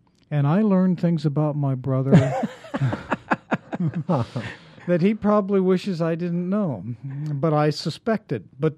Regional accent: Pennsylvania, United States; Well, I was up north in Ohio and Pennsylvania, my home state.

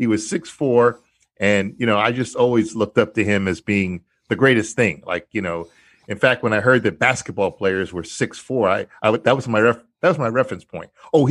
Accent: New York, United States; now in Houston, United States; I moved to Houston, Texas, after living on the East Coast and growing up in New York in the mid-80s, right after Challenger, actually.

